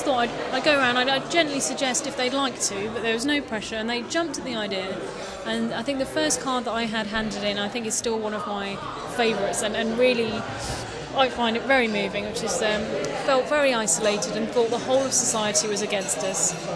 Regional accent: Walthamstow, London, United Kingdom; I want to be able to be proud to say I'm a Londoner and proud to say I'm from Walthamstow.

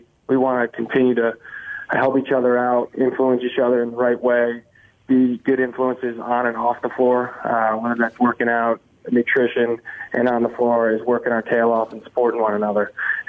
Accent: Easton, Connecticut, United States; Right, so I grew up in Easton, Connecticut.

